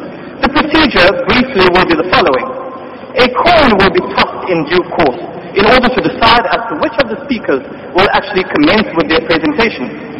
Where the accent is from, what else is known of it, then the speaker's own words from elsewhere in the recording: South Africa; I'm a lawyer from South Africa